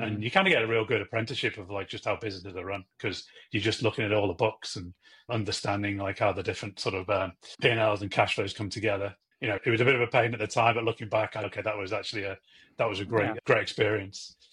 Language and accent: English; North West England, United Kingdom; Yeah, I think I'm more aligned to you, actually, coming from the Northwest. It's definitely more aligned to the Irish than the well-spoken in London.